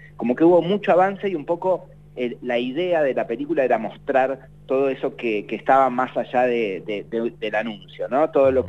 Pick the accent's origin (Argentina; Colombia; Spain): Argentina; Viedma, Río Negro; now in Buenos Aires, Argentina; yo vivo en Buenos Aires hace bastante tiempo, y un poco cada vez que yo digo que soy de Viedma